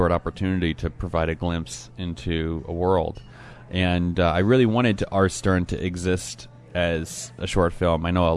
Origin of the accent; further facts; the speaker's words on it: Detroit, Michigan, United States; write it, direct it in my hometown of Detroit.